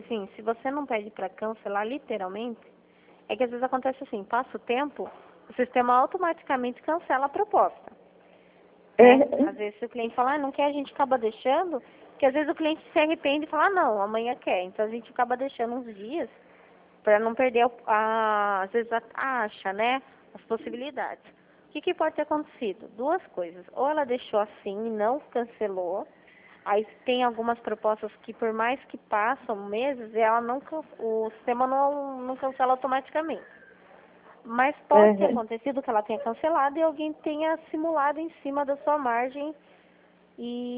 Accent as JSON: {"language": "Portuguese", "town": "Itapetininga", "region": "São Paulo", "country": "Brazil", "said": "Eu sou aqui do estado de São Paulo, aqui do interior."}